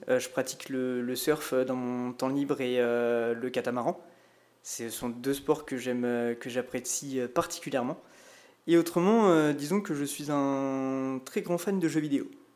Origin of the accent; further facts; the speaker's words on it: La Tranche-sur-Mer, Pays de la Loire, France; moi, je suis originaire de Vendée, à la base. Je suis originaire de pas très loin d'ici, je suis originaire de La Tranche-sur-Mer.